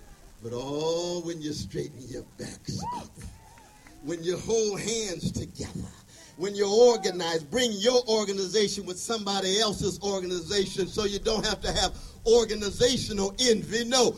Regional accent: California, United States; even though I'm from California, I'm a West Coast brother

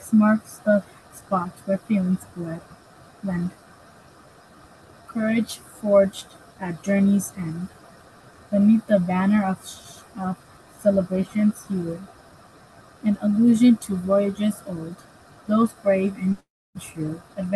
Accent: Hudson, New York, United States; I'm 11 years old, and I'm also from Hudson.

